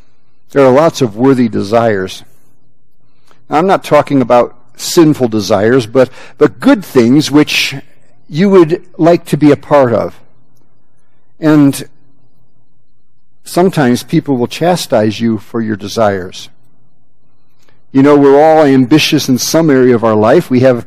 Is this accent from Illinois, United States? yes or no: yes; Wheaton, Illinois, United States; I grew up in Wheaton, Illinois, where half the churches had 800 people. Wheaton was, at that time, still a dry town.